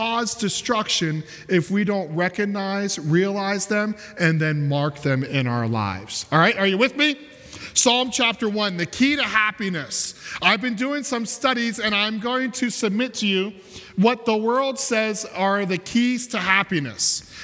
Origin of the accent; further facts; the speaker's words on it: Pennsylvania, United States; I'm a boy from Pennsylvania, and I grew up in central PA, and we didn't have a whole lot of lakes, and I didn't really grow up around boats.